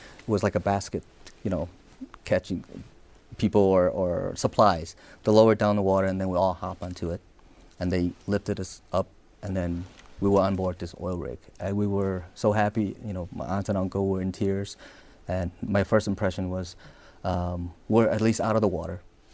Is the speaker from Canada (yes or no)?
no; Vietnam; I've never had an apple growing up in Vietnam.